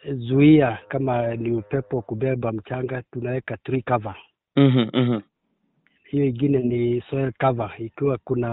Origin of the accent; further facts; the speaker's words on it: Dakaine, Murang'a County, Kenya; Natoka eneo la Murang'a. Area yangu ni mahali inaitwa Dakaine. Mimi ni mkulima mdogo, nalima hapa area ya Dakaine.